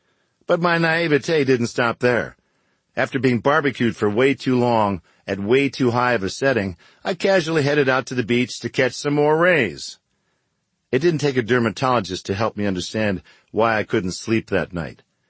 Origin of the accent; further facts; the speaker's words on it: Michigan, United States; moved away as an adult; I was born in Michigan and spent the first 20-plus years of my life there. Now, maybe my body was hardwired for colder climates.